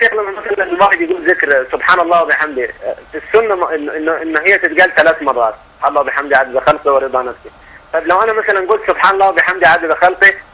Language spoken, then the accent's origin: Arabic; Sudan; now in Saudi Arabia; انا اخوكم انا من السودان بس مقيم في السعودية